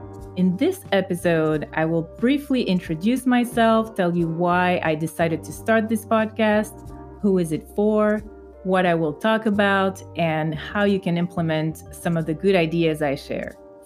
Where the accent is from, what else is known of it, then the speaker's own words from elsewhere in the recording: Belgium; moved away as an adult; also born or lived in United States; I was born and raised in Belgium with origins from the Congo, Portugal, and Angola.